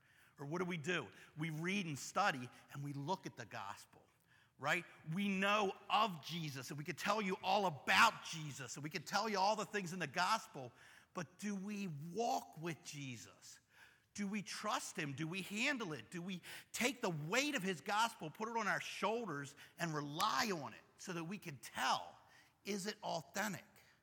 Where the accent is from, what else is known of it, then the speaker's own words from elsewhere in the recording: Dundalk, Maryland, United States; Growing up in Dundalk again, I grew up until I was 5 on Lyndhurst Road. If anybody knows Lyndhurst Road, that's right there on the water, kind of down between North Point, and it's on the Back River